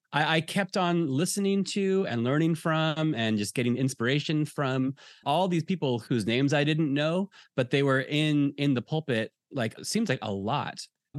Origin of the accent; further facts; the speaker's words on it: United States; moved away as an adult; I'm an American. I was born and raised in America. I live in a different culture now.